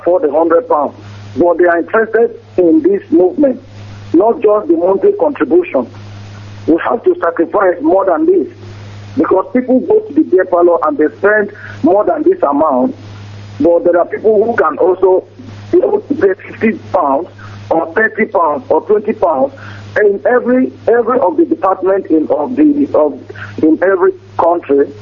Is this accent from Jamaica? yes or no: no; Nigeria; now in Manchester, United Kingdom; I'm from Umu Amara Ebu Amar in Ubuta local government in Muscat, Biafra land.